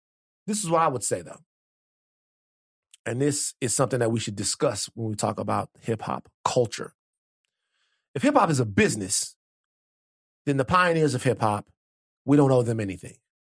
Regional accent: the South, United States; I'm obviously from the South.

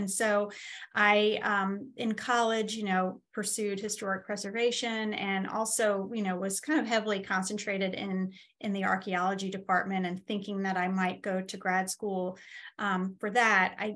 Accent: Long Island, New York, United States; I grew up on Long Island, so it was a long, long trip down from New York.

